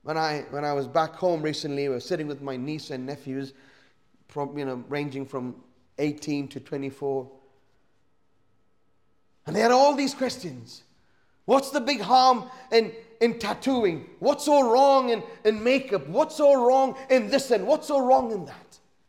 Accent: Kuwait; I remember years ago growing up in Kuwait

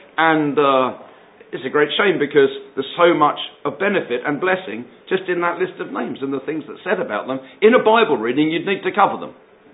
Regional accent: London, United Kingdom; When I was a whole lot younger, and growing up in London, the thing was full of Bible readings.

